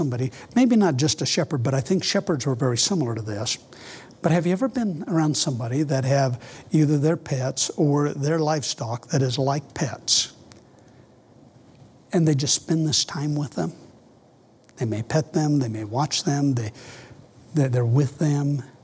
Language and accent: English; Maxwell, Nebraska, United States; "Dr. Cederholm … from Maxwell, Nebraska, and would like for you to sign my Bible."